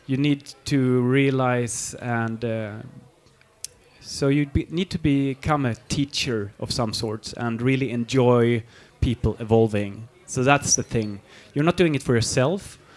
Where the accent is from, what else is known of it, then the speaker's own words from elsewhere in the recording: Berlin, Germany; also born or lived in Sweden; No, I grew up in West Berlin, actually, behind the wall at that time.